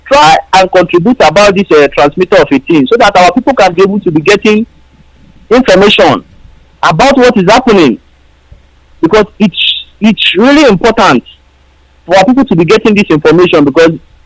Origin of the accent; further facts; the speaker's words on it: South West, Nigeria; I was born in Yoruba land and I schooled in Yoruba land.